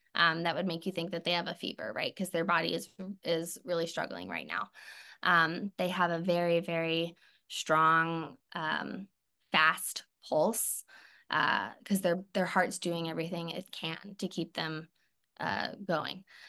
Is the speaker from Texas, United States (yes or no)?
yes; Houston, Texas, United States; I'm from Houston, so I was used to that like hot, humid weather. And here it's drier.